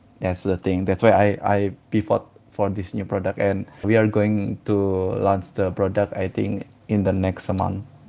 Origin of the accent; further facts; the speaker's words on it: Indonesia; I'm from Indonesia.